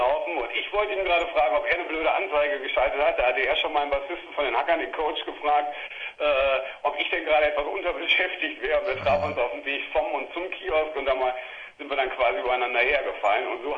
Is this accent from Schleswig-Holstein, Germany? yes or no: no; Münster, North Rhine-Westphalia, Germany; born there; now in Bielefeld, Germany; Ich bin eigentlich geboren in Münster, bin jetzt seit 3 Monaten sogar erst in Bielefeld